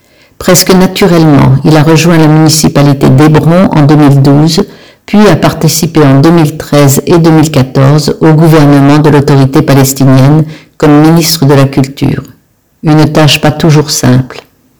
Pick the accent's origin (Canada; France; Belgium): France; Je suis français, donc je peux passer dans la zone H2 où même le maire ne peut pas passer.